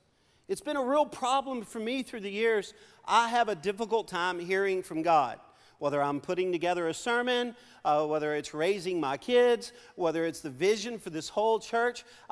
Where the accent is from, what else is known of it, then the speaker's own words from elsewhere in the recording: Louisiana, United States; We're loud. We're Cajun people. So everything we do is loud.